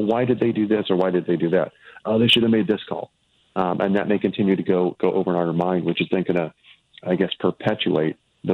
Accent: Midwest, United States; born or raised there

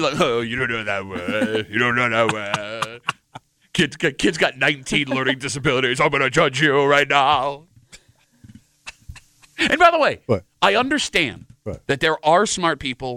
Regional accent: Ireland; Like, I'm Irish, and we have big Irish heads

